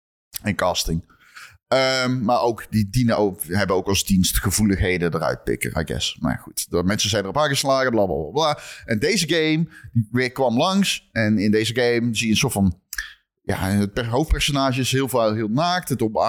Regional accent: Lierop, North Brabant, Netherlands; born there; Nee, dit was in mijn geboortedorp. In Lierop.

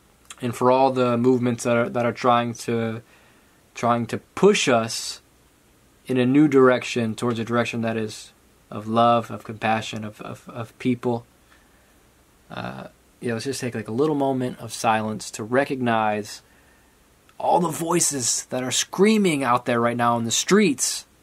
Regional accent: United States; I'm a dude from America.

